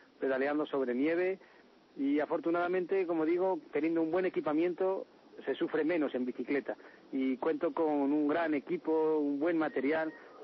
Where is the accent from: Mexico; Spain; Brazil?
Spain; Oviedo, Asturias; moved away; pienso en el día que yo salí de mi ciudad, de Oviedo